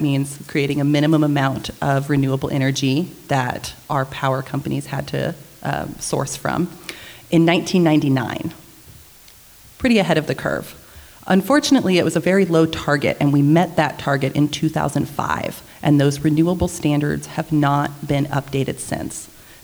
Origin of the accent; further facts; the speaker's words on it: Texas, United States; I grew up here in Central Texas